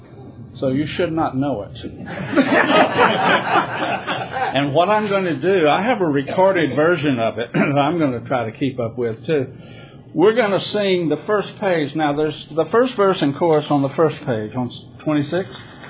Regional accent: Vidor, Texas, United States; is from my hometown, Vidor, Texas

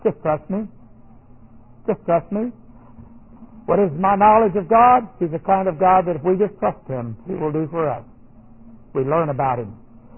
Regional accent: United States; Because you're an American citizen, and I'm an American citizen, there are certain things you're allowed

